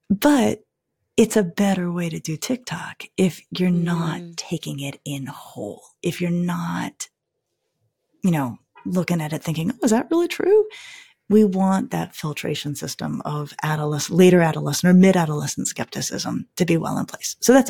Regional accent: Colorado, United States; I'm from Colorado. The Western food piece resonates with me.

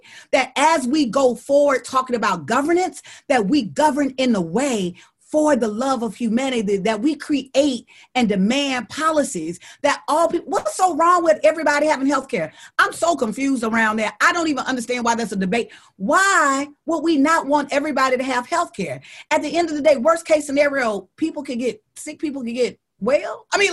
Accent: Deep South, United States

